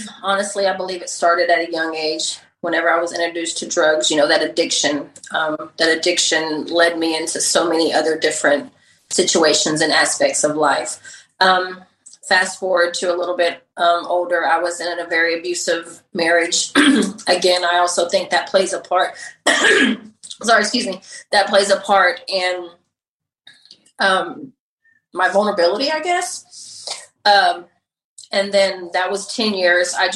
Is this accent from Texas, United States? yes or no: yes; Livingston, Texas, United States; born there; now in Port Arthur, United States; I was born in Livingston. I currently live in Port Arthur, Texas, which isn't too far from Houston.